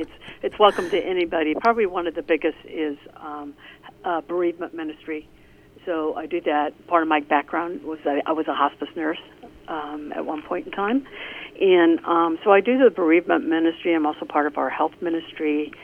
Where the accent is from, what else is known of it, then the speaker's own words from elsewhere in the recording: Fort Wayne, Indiana, United States; Well, Bridget, first of all, let me tell you, I am also from Fort Wayne, Indiana.